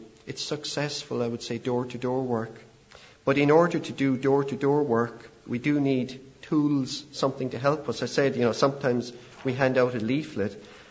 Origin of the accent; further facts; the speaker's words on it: Carrigaline, Munster, Ireland; I grew up in Carrigaline, where I still live, and it was a very rural village when I was growing up